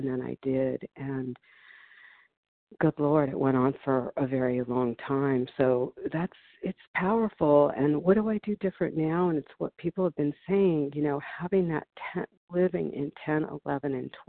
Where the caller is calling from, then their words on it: Lincoln, Nebraska, United States; I'm calling from Nebraska, Lincoln, Nebraska, but I'm listed in New York. This is a temporary place right now.